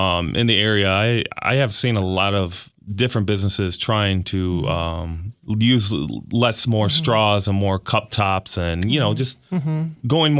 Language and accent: English; Stevensville, United States; We're from Stevensville, so in that little town, mm-hmm. you can tell that we have all kind of come together